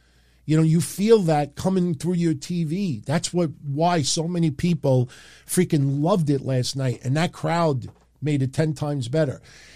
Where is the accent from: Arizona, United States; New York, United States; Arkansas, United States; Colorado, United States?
New York, United States; Queens; I'm an Italian from Queens, New York.